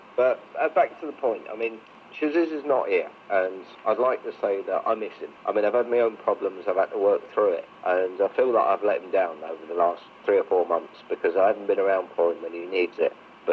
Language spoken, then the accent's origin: English; South East England, United Kingdom; born there; Where I was born in England, in Kent, is about 30 miles from France, just across the other side of the English Channel.